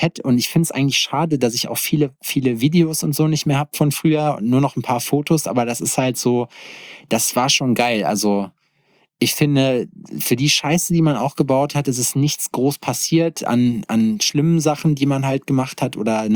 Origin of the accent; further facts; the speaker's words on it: Schalksmühle, North Rhine-Westphalia, Germany; in meinem Heimatort Schalksmühle. Shoutout an Schalksmühle, 58 Represent. Und so ein kleines Nest zwischen Hagen und Lüdenscheid im Nordrhein-Westfalia.